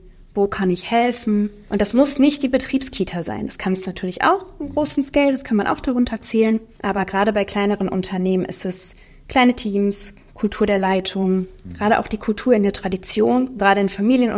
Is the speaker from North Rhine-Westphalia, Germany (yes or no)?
yes; North Rhine-Westphalia, Germany; ich bin im Ruhrgebiet aufgewachsen und wir hatten Zechensiedlungen, Werksiedlungen, Eisenbahnersiedlungen.